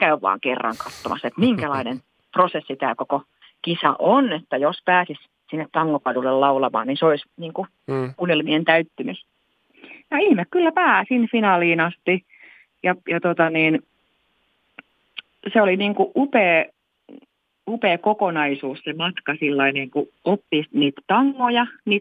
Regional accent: Vaasa, Ostrobothnia, Finland; soitettiin niin kuin Vaasassa mun kotikaupungissa monissa tilaisuuksissa

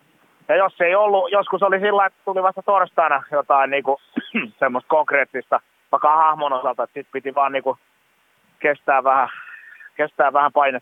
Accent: Valkeakoski, Pirkanmaa, Finland; Joo, mä oon siis Valkeakoskelta kotoisin

